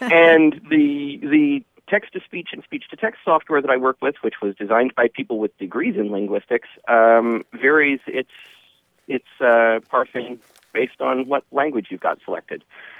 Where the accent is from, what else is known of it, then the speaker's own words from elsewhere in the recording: United States; I'm the American, and I say whatever happens to come out.